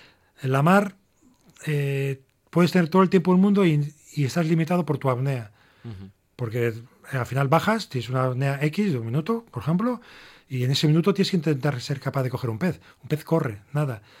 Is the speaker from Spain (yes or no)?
yes; Santurce, Basque Country, Spain; Bueno, pues yo soy, siendo de Santurce, pues ahí obviamente mismo, ¿no?